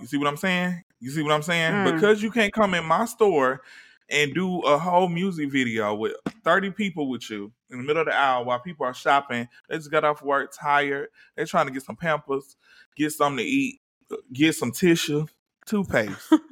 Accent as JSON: {"language": "English", "town": "Atlanta", "region": "Georgia", "country": "United States", "said": "they thought that I would love that because I was from Atlanta."}